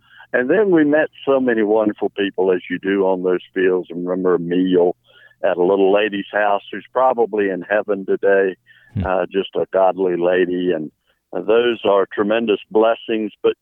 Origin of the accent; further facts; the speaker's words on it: United States; I'm an American. I'm a country boy.